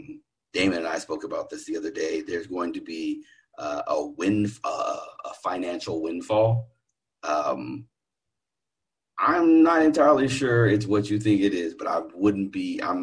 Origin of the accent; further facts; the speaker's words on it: California, United States; And there are six Sundown cities in traditional Sundown cities in my home state of California. Six. I've lived in two of them.